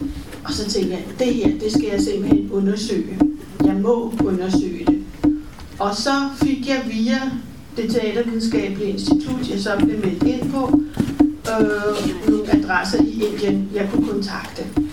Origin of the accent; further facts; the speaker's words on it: Copenhagen, Capital Region of Denmark, Denmark; og jeg er dansker. Jeg er født her i København, og min far var kunstmaler. Og først var vi på Christianshavn, så flyttede vi ud på Kastrupvej.